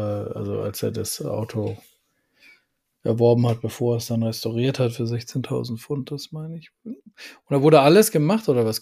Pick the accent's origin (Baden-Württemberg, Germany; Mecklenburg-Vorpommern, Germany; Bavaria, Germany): Baden-Württemberg, Germany; born there; Ein gebürtiger Schwabe kommt immer wieder durch.